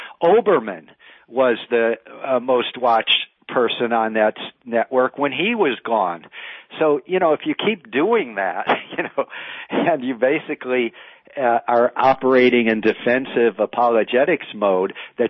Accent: Detroit, Michigan, United States; I grew up in Detroit. I wasn't old enough to see it, but there were, I think, five or six dailies in the 20s, 30s.

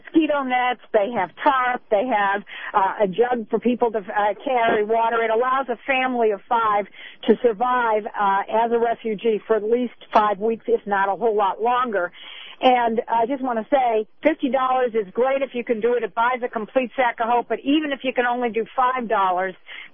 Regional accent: Ohio, United States; I'm from Ohio.

